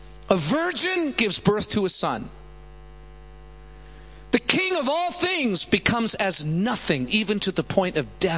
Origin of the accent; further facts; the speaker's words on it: Canada; now in Los Angeles, United States; I'm Canadian, but now living in Los Angeles.